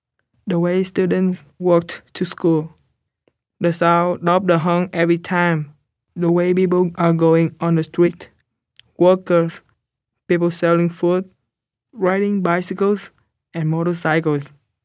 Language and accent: English; Vietnam; I'm from Vietnam.